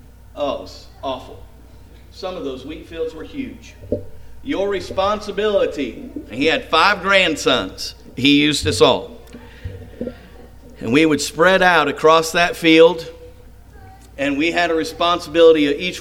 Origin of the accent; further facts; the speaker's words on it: Kansas, United States; I've told you this before, growing up in Kansas on a wheat farm, you think about that wheat as it grows and it gets towards harvest.